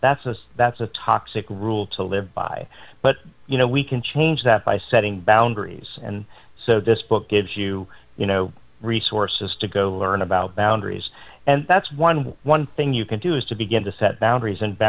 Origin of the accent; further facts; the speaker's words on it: United States; because we're American and we want it to be just by ourselves and independent and all of that.